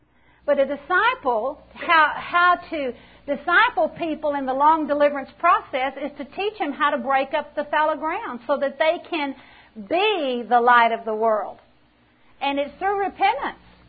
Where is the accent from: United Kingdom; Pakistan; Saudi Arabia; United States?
United States; Texas; I grew up in South Texas with these big black hard dirt clods.